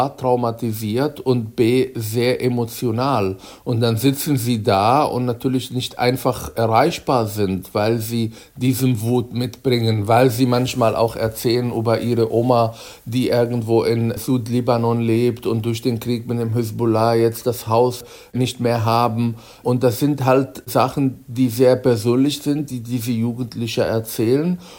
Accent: Germany; weil ich auch Deutscher bin und erst in Deuts

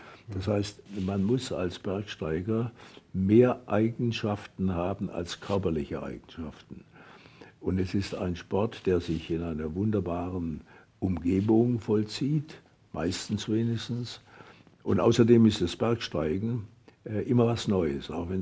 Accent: Rhineland-Palatinate, Germany; Ich lebe in der Südpfalz, meine Heimat. Das ist mein alter Wahlkreis.

